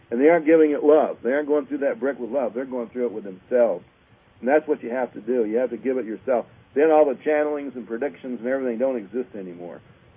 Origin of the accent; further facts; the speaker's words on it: Ann Arbor, Michigan, United States; He's a homeboy. I'm from Ann Arbor.